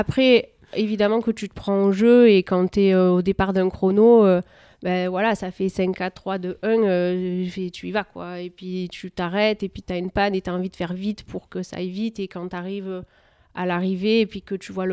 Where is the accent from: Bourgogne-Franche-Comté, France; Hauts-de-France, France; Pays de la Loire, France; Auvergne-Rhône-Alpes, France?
Auvergne-Rhône-Alpes, France; now in Oraison, France; Je viens de l'Isère. Là, je suis à Oraison pour le travail et pour maintenant ma vie de couple.